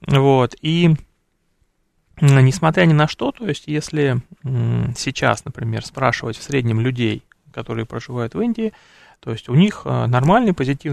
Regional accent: Russia; Они говорят, вы откуда? Мы говорим, мы с России.

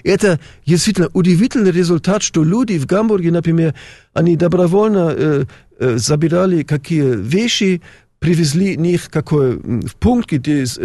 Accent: Germany; Я, например, вырос в Германии 60-70-80 года.

